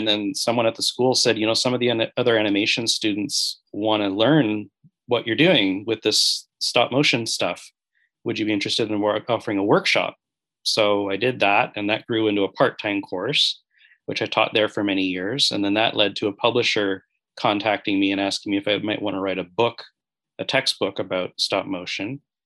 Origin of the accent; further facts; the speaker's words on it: Grosse Pointe, Michigan, United States; I grew up in Grosse Pointe, Michigan, and went to University of Michigan in Ann Arbor after high school.